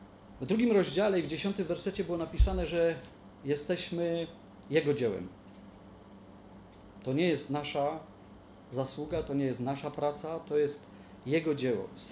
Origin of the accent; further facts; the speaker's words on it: Świętochłowice, Silesian Voivodeship, Poland; Ja za każdym razem, kiedy tu przyjeżdżam, to nie omieszkam przypomnieć, że to jest moje rodzinne miasto.